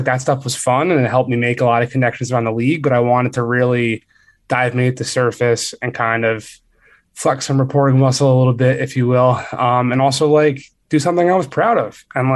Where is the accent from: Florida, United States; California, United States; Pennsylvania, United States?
Pennsylvania, United States; Philadelphia; I mean, I grew up in Philly.